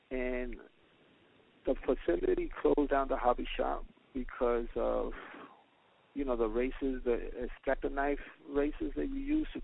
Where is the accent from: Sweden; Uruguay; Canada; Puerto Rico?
Puerto Rico; And in Puerto Rico, I'm from Puerto Rico.